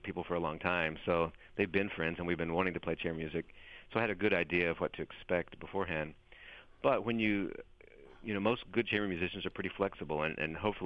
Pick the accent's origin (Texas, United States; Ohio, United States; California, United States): Texas, United States; moved away as an adult; Yeah, I grew up in Texas.